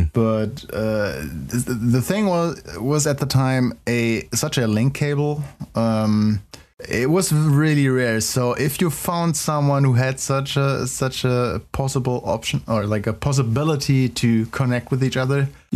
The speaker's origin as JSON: {"language": "English", "country": "Germany", "tie": "born or raised there", "said": "if you think about growing up in Germany with video games, definitely for most of us, I would say parents were still kind of, well, I would say conservative at the time."}